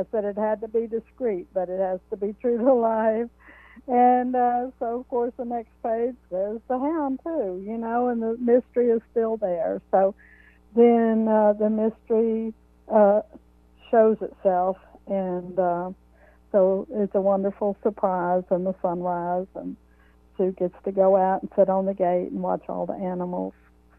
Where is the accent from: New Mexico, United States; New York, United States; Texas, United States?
Texas, United States; Yes, growing up in Texas, as you said, loved horses.